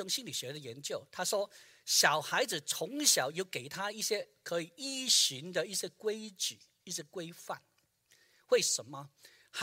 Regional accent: Guangdong, China; 是我们广东人会讲的，3岁从小会定这个性格

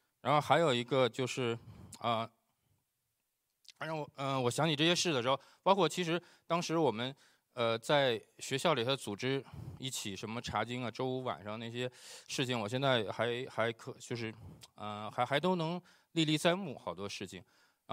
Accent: Haidian, Beijing, China; moved away as an adult; 我是在北京海淀区长大的。那我身边呢都是主要大多数都是学理工的知识分子。

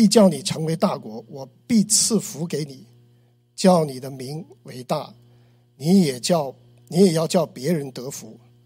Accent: China; moved away; 我太太叫 Jessie， 我们都来自于中国

